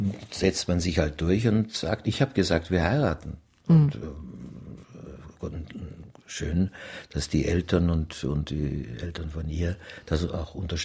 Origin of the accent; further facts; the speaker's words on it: Austria; ich war Österreicher sowieso